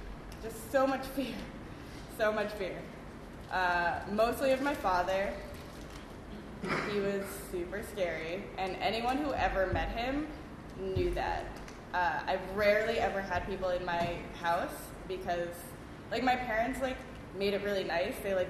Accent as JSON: {"language": "English", "region": "New York", "country": "United States", "tie": "born or raised there", "said": "I was raised in Westchester, which is upstate to a lot of y'all. It's like, it's like literally a half an hour away"}